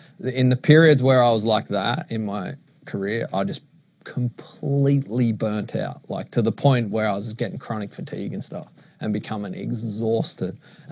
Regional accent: Maroubra, New South Wales, Australia; I think a huge portion of it was growing up in Maroubra

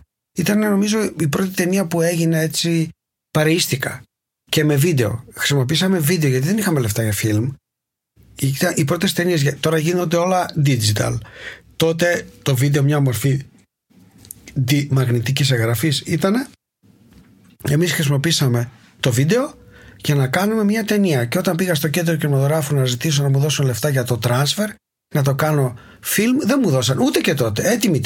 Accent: Greece; moved away as an adult; Έφυγα από την Ελλάδα μαζί με την Ρενάτη, την τότε γυναίκα μου, που ήταν Γερμανίδα, την γνώρισα στην Αίγινα.

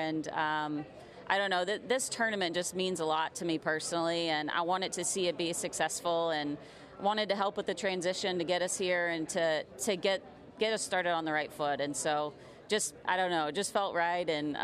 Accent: Houston, Texas, United States; But, I grew up in the Houston area playing golf all over this city, and just to get to play in front of my family one more time and get my friends out.

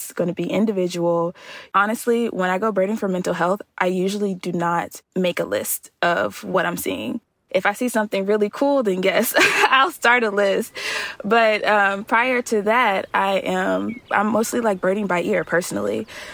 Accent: Chicago, Illinois, United States; also born or lived in Alabama / Mississippi; now in Raleigh, United States; Like, I currently live in Raleigh, but I'm from Chicago, so I go and visit often. I have lived in Alabama. I've lived in Mississippi.

